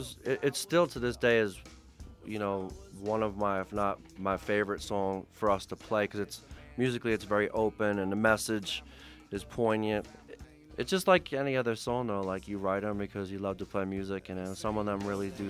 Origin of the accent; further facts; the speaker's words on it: Philadelphia, Pennsylvania, United States; So kind of take it back to like the 70s in Philadelphia. So I grew up in the Center City area, and there's a street, a famous like promenade street called South Street.